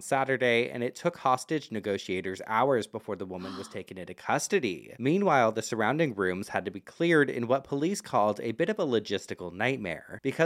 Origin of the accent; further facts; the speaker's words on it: Florida, United States; So a few days ago in my hometown in Florida, a woman shot and killed her terminally ill husband.